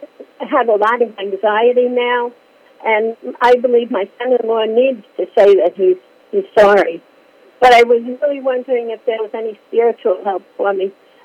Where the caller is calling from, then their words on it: Florida, United States; from Florida.